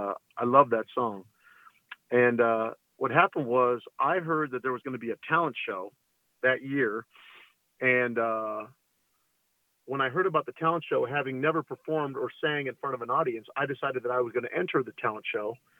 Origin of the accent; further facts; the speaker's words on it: Arcadia, California, United States; Yeah, I grew up in Arcadia, California.